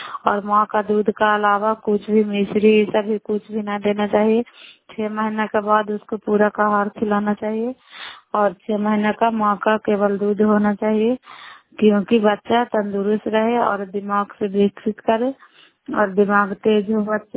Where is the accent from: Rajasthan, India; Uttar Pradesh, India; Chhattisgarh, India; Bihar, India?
Bihar, India; नालंदा जिला कराय ब्लॉक की निवासी हूँ।